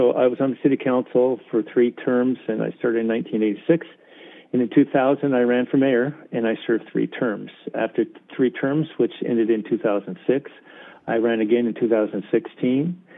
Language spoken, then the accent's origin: English; Reno, Nevada, United States; I grew up, I was born and raised in Reno, Nevada.